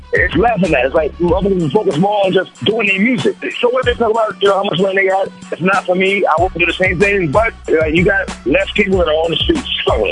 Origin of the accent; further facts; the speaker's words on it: New York, United States; You know, I'm a New Yorker, so that hit home.